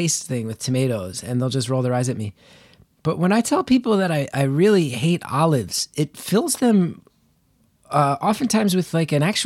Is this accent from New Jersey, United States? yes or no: yes; New Jersey, United States; I am from Northern New Jersey, so I'm not a fool.